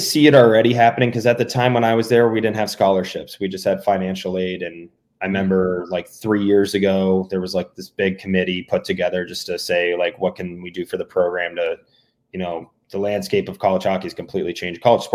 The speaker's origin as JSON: {"language": "English", "region": "Florida", "country": "United States", "tie": "born or raised there", "said": "like, as a hockey player growing up in Florida."}